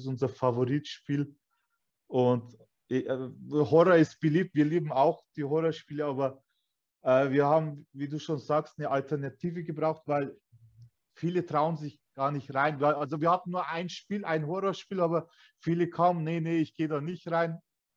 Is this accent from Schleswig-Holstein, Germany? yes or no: no; Bavaria, Germany; ich bin ein bayerischer Türk. Ich bin Türke. Also ich bin hier geboren, aufgewachsen. Meine Eltern kamen damals aus der Türkei. Ich bin zweite Generation.